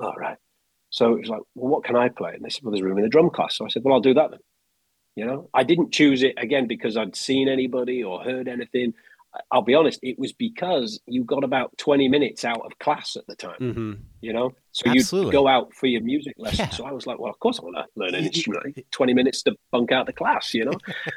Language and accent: English; South West England, United Kingdom; born there; I was born in Cornwall, which is right down in the southwest, which is kind of like, I guess, in terms of you would compare it to the States, that's the chilled out, laid back bit.